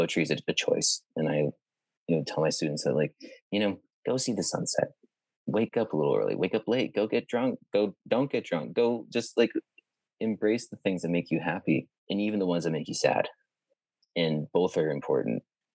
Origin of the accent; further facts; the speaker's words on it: Maine, United States; moved back to Maine and started community journalism at the Lincoln County News, my hometown paper.